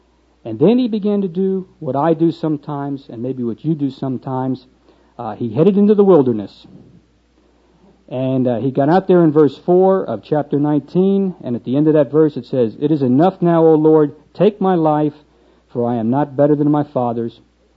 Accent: New Jersey, United States; dialect will very quickly pick up that I am not a native Oklahoman. All right, I am from New Jersey. And yous guys are a strange bunch to me. I was raised on Thoyd and Thoyd Avenue

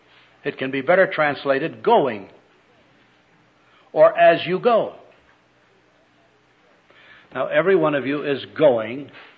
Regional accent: North Dakota, United States; Now, I was born and reared in North Dakota.

